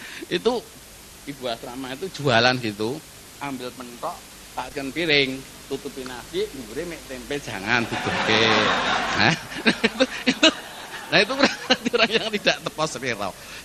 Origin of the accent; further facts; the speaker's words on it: Java, Indonesia; now in Bali, Indonesia; Nah saya ini wong Jawa pindah ke Bali